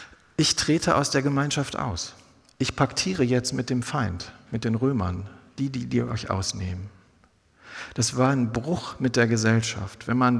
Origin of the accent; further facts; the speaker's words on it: North Rhine-Westphalia, Germany; Ja, ich bin im Ruhrgebiet groß geworden, da war das also eher eine Seltenheit.